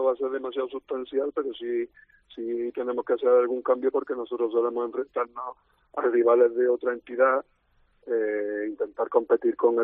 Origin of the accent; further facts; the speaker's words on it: Córdoba, Andalusia, Spain; No, yo soy de Córdoba capital.